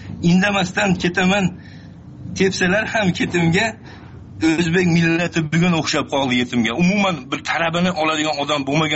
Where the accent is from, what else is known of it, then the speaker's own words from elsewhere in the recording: Andijan Region, Uzbekistan; men ham o'zim Andijonlikman.